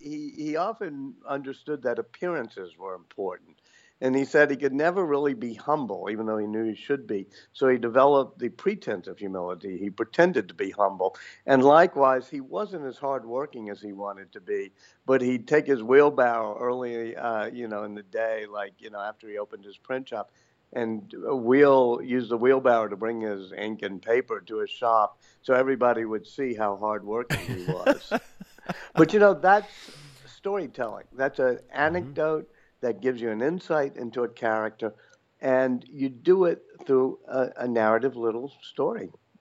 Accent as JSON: {"language": "English", "region": "Louisiana", "country": "United States", "tie": "born or raised there"}